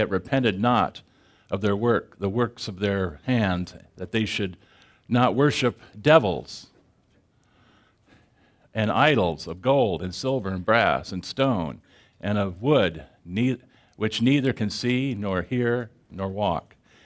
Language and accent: English; Salem, Oregon, United States; Anyhow, as he said … I'm from Salem, Oregon.